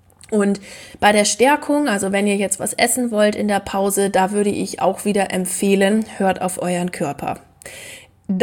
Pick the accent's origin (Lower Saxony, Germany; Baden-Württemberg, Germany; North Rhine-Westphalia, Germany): Lower Saxony, Germany; born there; als gebürtige Ostfriesin